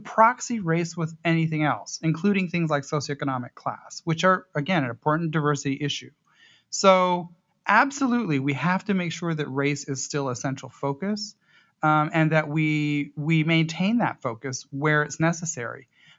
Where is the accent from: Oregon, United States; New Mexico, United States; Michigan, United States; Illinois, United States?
New Mexico, United States; Albuquerque; when I was born and raised in Albuquerque, I identify as biracial. My mother is from Peru. My father is here, white, from the United States.